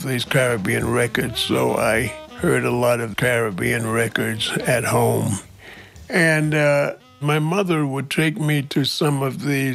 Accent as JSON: {"language": "English", "town": "Harlem", "region": "New York", "country": "United States", "tie": "born or raised there", "said": "I was born in Harlem proper, which was sort of the lowlands. And then we moved up on the hill, which was sort of a upscale area."}